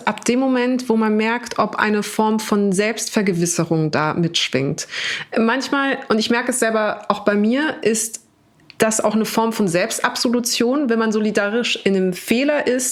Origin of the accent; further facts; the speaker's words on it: Munich, Bavaria, Germany; also ich bin am Hauptbahnhof groß geworden, so was in München aber nichts bedeutet, um ehrlich zu sein. Aber also, okay, Stadt, aber nicht so schönes Viertel